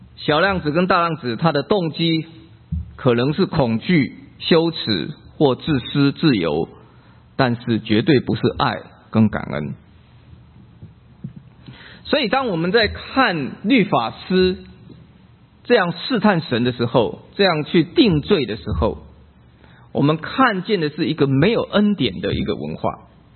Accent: China; 其实我们知道我们中国人是这个面子的问题，我们是不可能去做流浪者的

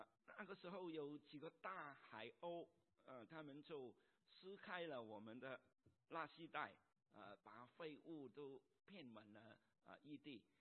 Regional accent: China; now in United States; 就是我们做移民的，我们和家乡关系这个微妙的一个关系，我们是入籍了，我们是美国人，但是我们身上还是带着中国人的血，所以呢通常都有一个矛盾的一件心情。

